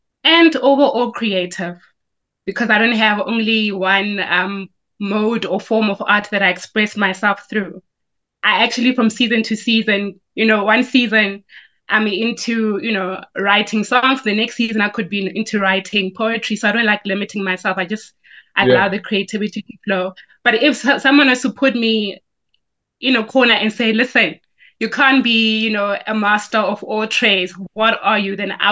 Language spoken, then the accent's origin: English; Pretoria, Gauteng, South Africa; now in Cape Town, South Africa; Yes, I'm based in Cape Town, and Pretoria is my hometown.